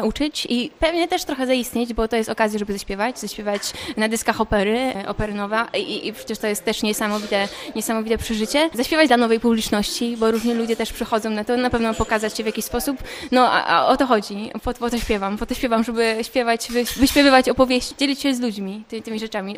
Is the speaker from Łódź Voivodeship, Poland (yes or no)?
no; Potęgowo, Pomeranian Voivodeship, Poland; Pochodzę z północy, z takiej małej miejscowości Potęgowo w województwie pomorskim.